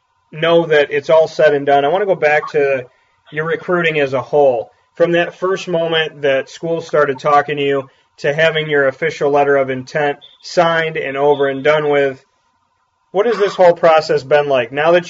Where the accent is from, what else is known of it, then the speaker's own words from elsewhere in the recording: Syracuse, New York, United States; including those fans in my hometown of Central New York, in Syracuse, up and down the East Coast